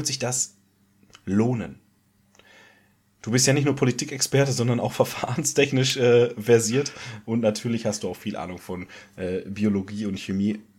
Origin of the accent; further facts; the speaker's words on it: Munich, Bavaria, Germany; ich als waschechter Münchener, als Ur-Bayer